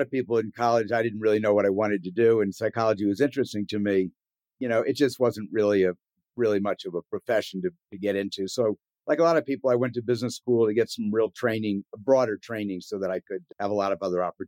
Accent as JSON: {"language": "English", "region": "Missouri", "country": "United States", "tie": "born or raised there", "said": "I always like to say the Midwest is a good place to be from. I mean, it was a wonderful place to grow up, community and all that sort of stuff."}